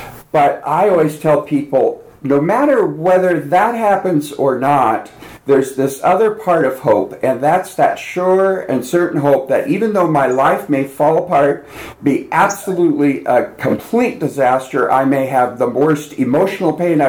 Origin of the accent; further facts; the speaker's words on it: Nebraska, United States; And now I'm from Nebraska, we have good food, nice people, no God-made lakes, no mountains, no ocean.